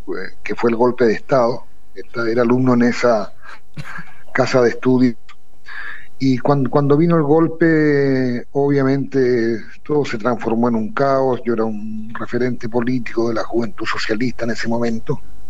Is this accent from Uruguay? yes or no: no; Chile; born there; voy a empezar por decir que yo nací en Chile. Yo soy un ciudadano chileno.